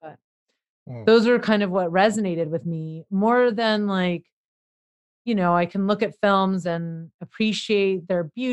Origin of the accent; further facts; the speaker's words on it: Los Angeles, California, United States; I grew up in a mostly white neighborhood and a white, you know, all that, but I grew up in Los Angeles.